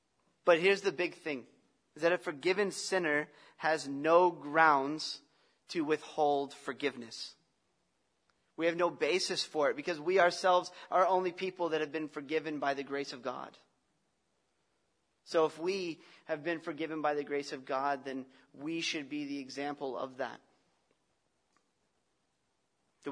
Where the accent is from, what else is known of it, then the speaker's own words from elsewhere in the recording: United States; Now, I'm American, so we don't say sorry.